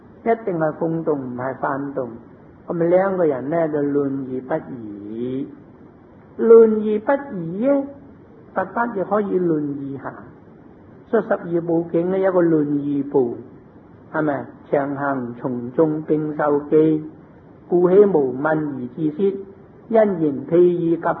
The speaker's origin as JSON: {"language": "Cantonese", "region": "Guangdong", "country": "China", "said": "不是我們廣東人"}